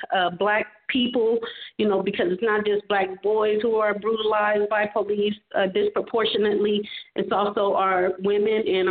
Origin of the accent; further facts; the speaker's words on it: Fresno, California, United States; not when I was growing up in Southwest Fresno.